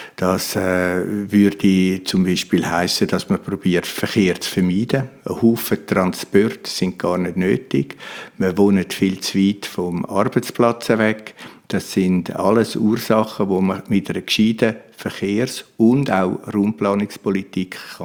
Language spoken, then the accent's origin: German; Rümlang, Zurich, Switzerland; ich komme aus Rümlang